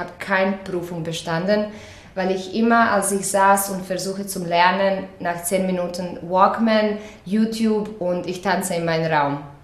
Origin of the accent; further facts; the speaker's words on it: Croatia; Ich komme aus Kroatien, ich bin 33